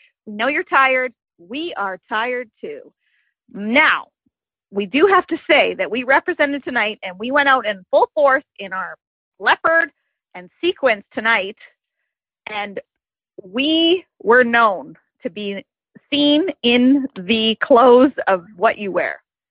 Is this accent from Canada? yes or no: yes; Vancouver, British Columbia, Canada; We are from Vancouver, British Columbia, Canada, and we had tickets to your show tonight, and it got canceled.